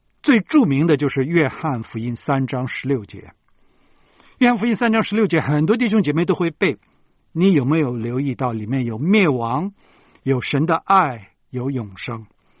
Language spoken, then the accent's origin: Chinese; China; 像我们中国人种大葱也好啊